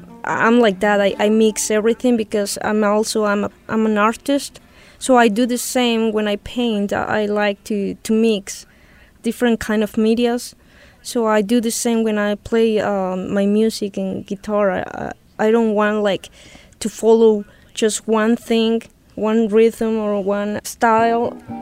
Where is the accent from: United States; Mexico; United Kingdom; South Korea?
Mexico; Yes, I grew up in Mexico and played different kind of music and rhythms.